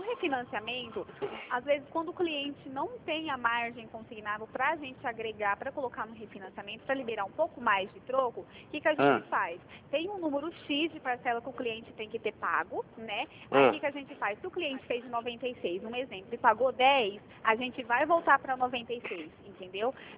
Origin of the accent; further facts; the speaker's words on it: Dourados, Mato Grosso do Sul, Brazil; Eu sou de Dourados, Mato Grosso do Sul.